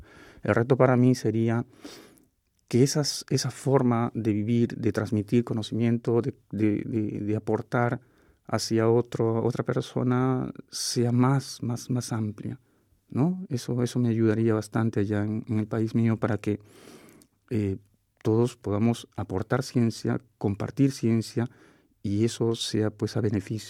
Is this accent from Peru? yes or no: yes; Peru; allá en mi país, el estudio básicamente estará enfocado en la zona de costa, uh-huh. al norte de la capital, que es Lima.